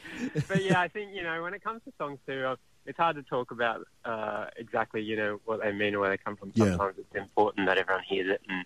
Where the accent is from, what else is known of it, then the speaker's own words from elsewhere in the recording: Brisbane, Queensland, Australia; born there; well, I was born in Brisbane and then kind of moved up to the Sunshine Coast as well.